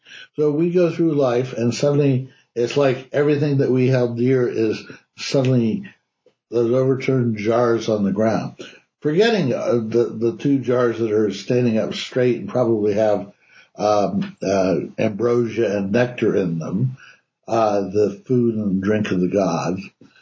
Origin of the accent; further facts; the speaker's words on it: Ohio, United States; I grew up in Ohio. I always slept with my window open.